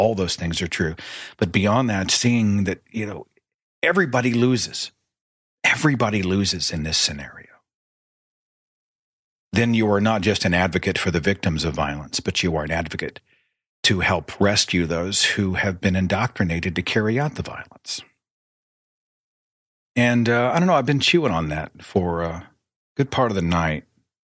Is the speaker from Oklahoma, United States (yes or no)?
yes; Oklahoma, United States; you know, especially I'm from Oklahoma in very conservative circles.